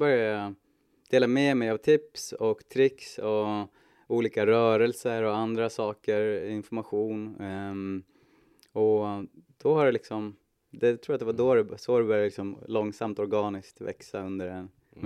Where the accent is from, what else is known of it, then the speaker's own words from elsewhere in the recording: Hudiksvall, Gävleborg County, Sweden; Jag är född och uppvuxen i Hudiksvall.